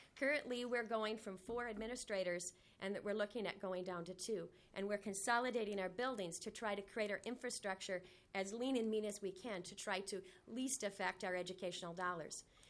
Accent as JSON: {"language": "English", "town": "St. James", "region": "Minnesota", "country": "United States", "said": "I'm from St. James, which is a very small rural community in Watonwan County. Our school district population is 6,000. Our town is a little over 4,000, so we're very small and rural."}